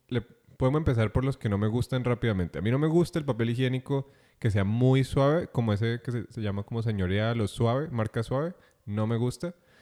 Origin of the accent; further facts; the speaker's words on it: Cali, Valle del Cauca, Colombia; also born or lived in Jamundí; que soy una persona de Cali, o a veces de Jamundí. Soy un bachiller del sur del valle.